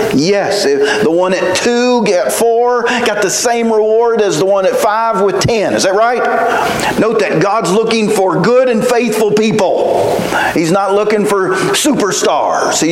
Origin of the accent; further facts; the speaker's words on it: Charleston, West Virginia, United States; "Well, I'm from West Virginia." He said, "So am I." I'm sitting there going, "Wow." I said, "Well, I'm from Charleston."